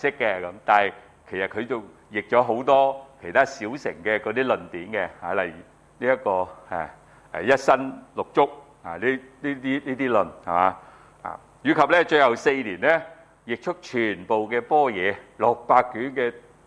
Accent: China; 咁所以咧我哋學佛嘅人咧，尤其是我哋中國人啊。

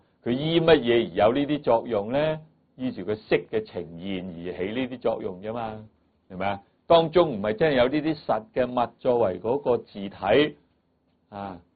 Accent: China; 我哋中国人系执住有个魂魄喺你嘅身里边令你动啊嘛

